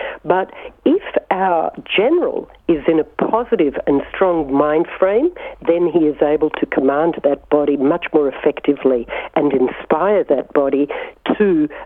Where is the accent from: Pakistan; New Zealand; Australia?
Australia; Melbourne, Victoria; born there; I was born in Melbourne in 1961, a couple of years after my parents arrived here as immigrants in 1958 from the former Yugoslavia.